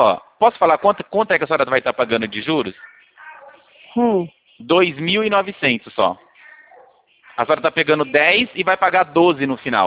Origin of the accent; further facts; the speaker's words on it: São Paulo, Brazil; Eu sou paulista